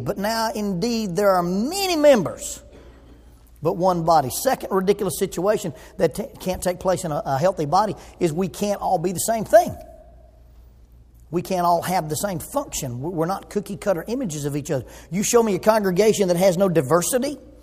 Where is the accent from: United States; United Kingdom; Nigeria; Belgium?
United States; Oxford, Alabama; I grew up in Oxford, Alabama, a little town between Atlanta and Birmingham.